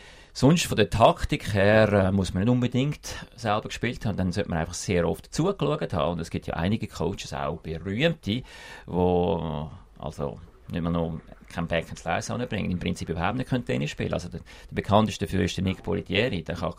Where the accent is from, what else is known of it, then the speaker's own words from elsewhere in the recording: Switzerland; wir sind glaube grundsätzlich als Schweizer nicht das Volk, das so einen Star-Kult pflegen.